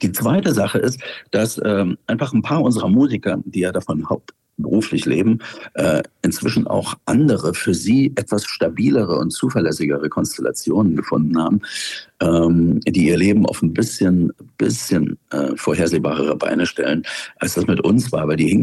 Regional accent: Dresden, Saxony, Germany; in Dresden spielen, das ist ja meine Heimatstadt, die also als gebürtiger Sachse

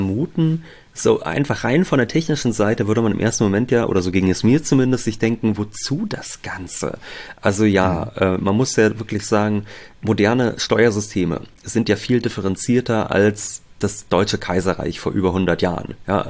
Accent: Germany; Also das ist ja einfach jetzt so als ein Deutscher, der sich noch ein bisschen in Geschichte auskennt

